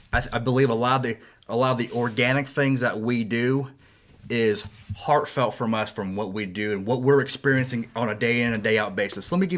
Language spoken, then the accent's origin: English; Ohio, United States; now in Bridgeport, United States; I'm from Northwest Ohio. I've only lived in Bridgeport, West Virginia for 6 years.